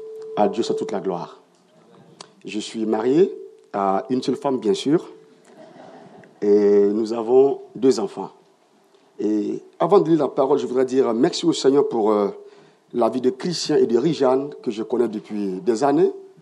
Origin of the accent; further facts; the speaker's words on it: Burkina Faso; Je viens du Burkina Faso dans une église Assemblée de Dieu qu'on appelle Temple Péniel.